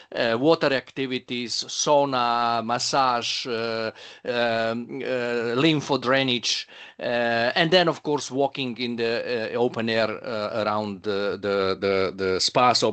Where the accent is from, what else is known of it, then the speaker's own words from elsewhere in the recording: Slovenia; And when speaking about Slovenia, I'm coming from Slovenia, basically all our spas are in deep rural area.